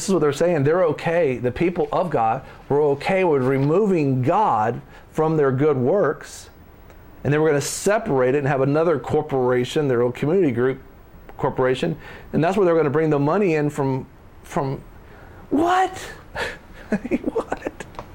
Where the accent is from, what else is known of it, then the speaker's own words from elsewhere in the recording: United States; I'm glad I'm American